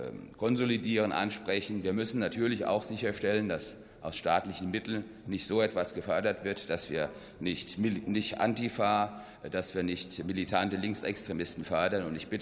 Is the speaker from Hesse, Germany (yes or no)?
yes; Hesse, Germany; Wir haben in Hessen, meinem Bundesland, meinem Heimatland, es einfach gemacht.